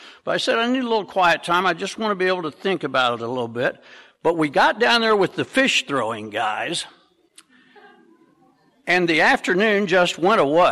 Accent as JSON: {"language": "English", "region": "Oklahoma", "country": "United States", "said": "I am here from Oklahoma, where y'all is singular and all y'all's plural."}